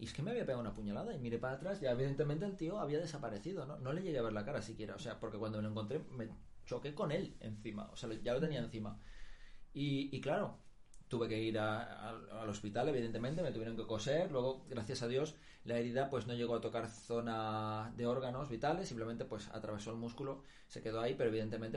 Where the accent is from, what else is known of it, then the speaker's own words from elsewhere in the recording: Mataró, Catalonia, Spain; También es catalán como yo, ¿vale? Bueno, él es de Barcelona, yo soy de Mataró, pero está al lado.